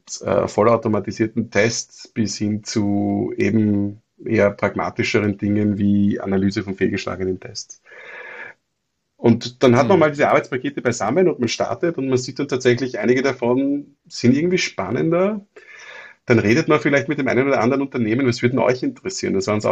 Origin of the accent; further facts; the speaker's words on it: Vienna, Austria; wie man das als Wiener so tut, dann raunzt man und sudert man.